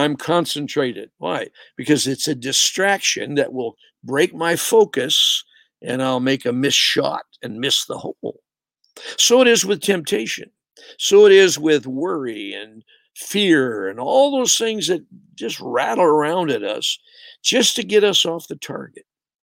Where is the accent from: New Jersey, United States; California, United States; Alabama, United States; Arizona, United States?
California, United States; born there; I was born in California, and there's some spots on earth that are really nice.